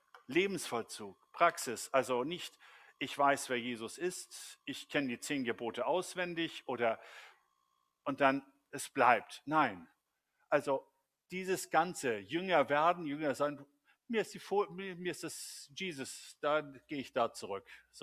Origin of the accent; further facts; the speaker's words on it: Germany; first language German; Selbst als Deutscher würde ich sagen, ich beherrsche nicht die deutsche Sprache oder die deutsche Rechtschreibung bis in alle Kleinigkeiten.